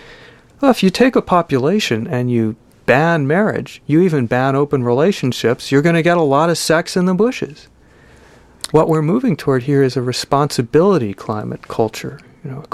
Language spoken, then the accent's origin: English; United States; But what's been so profoundly moving to me as an American, not just a gay American, but an American, has been discovering straight America is really wrestling with the morality of this question.